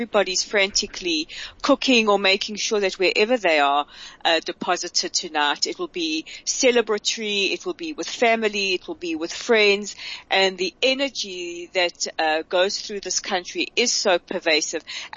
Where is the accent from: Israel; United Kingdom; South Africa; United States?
South Africa; also born or lived in South America; what a special community I grew up in South Africa